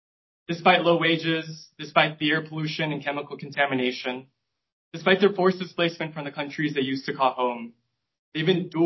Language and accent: English; Houston, Texas, United States; also born or lived in Baytown; I'm a Houstonian from East Houston and Baytown.